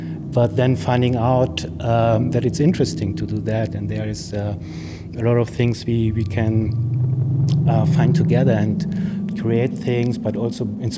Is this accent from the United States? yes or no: no; Germany; from Germany, and I'm a visual artist.